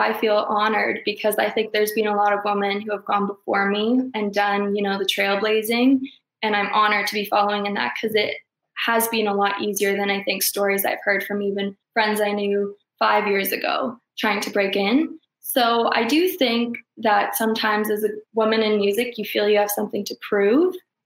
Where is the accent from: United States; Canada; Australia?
Canada; Waterloo, Ontario; also born or lived in Toronto; now in Guelph, Canada; I grew up in Waterloo, Ontario, so not too far, actually.